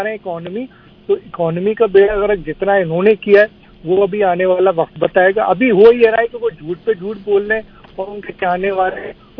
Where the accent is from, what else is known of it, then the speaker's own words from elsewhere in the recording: Karachi, Sindh, Pakistan; بہرحال میں کراچی سے تعلق رکھتا ہوں